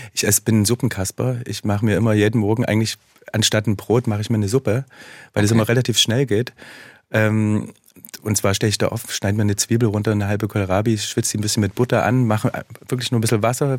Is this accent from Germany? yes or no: yes; East Germany, Germany; Weil ich komme aus dem Osten und meine Eltern sind mit mir nie zum Imbiss gegangen, weil wir hatten eigentlich zu wenig Geld